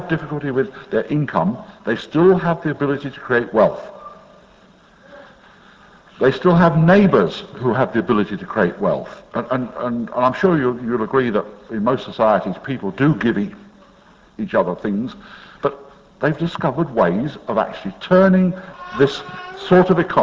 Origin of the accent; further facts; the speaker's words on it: Jersey; But I come from Jersey. I don't talk about Guernsey very often.